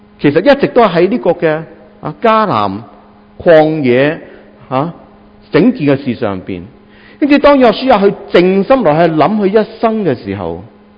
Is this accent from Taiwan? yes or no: no; Hong Kong; moved away as an adult; 我过来由香港过来香港读书读大学的时候